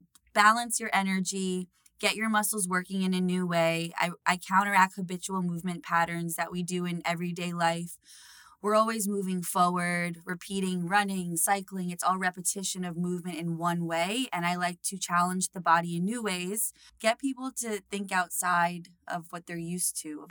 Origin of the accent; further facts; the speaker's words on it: New York City, New York, United States; You know, I'm proud to say that I grew up in the Bronx. That's where my dad was raised.